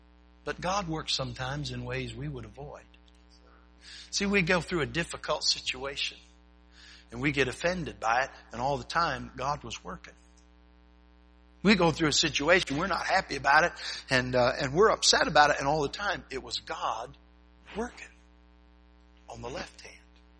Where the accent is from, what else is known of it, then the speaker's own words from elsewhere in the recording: Michigan, United States; And I was raised in Michigan.